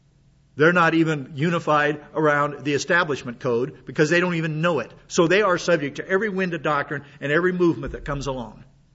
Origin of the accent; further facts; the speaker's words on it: United States; born there; I'm still an American, and I still believe I was a natural born American